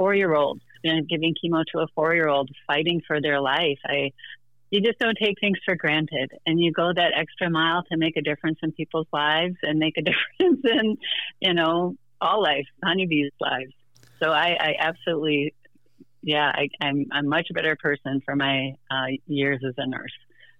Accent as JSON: {"language": "English", "region": "Minnesota", "country": "United States", "said": "Sure. Well, I am from Minnesota."}